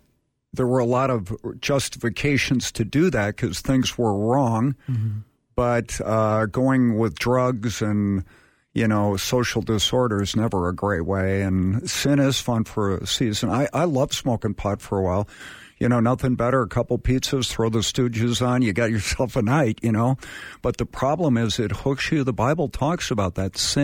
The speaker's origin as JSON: {"language": "English", "country": "Ireland", "said": "unfortunately for us, I'm Irish"}